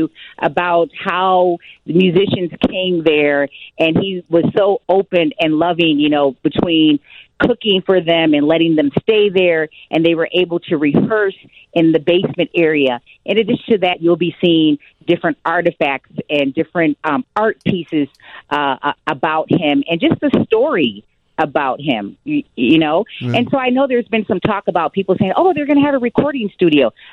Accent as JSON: {"language": "English", "town": "Westmont", "region": "Illinois", "country": "United States", "tie": "born or raised there", "also_born_or_lived": "Chicago", "said": "I was born in Illinois Masonic Hospital. I actually came home to that house in Chicago. And then when my grandfather moved to the suburbs, Westmont, Illinois, in 1973, I was there."}